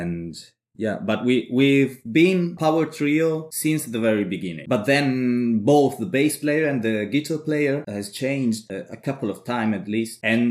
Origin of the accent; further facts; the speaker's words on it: Emilia-Romagna, Italy; I'm Italian, I came from Emilia Romagna, you know, the region of Valentino Rossi, for Ferrari, everything.